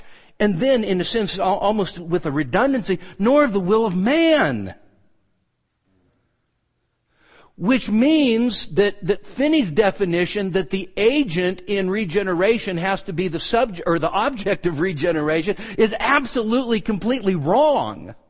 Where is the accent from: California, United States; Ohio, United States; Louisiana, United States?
California, United States; Marysville; born there; Now, I was born in Marysville, California. Do you think if I'd have had a choice, I'd have picked Marysville, California?